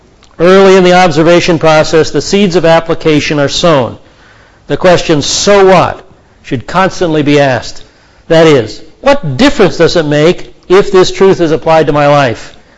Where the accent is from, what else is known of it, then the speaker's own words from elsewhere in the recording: Seattle, Washington, United States; You can tell I'm from Seattle, can't you?